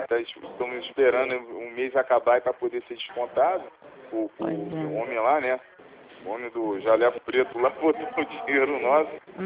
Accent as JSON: {"language": "Portuguese", "region": "Rio de Janeiro", "country": "Brazil", "said": "Eu sou lá da Barra da Tijuca, cara."}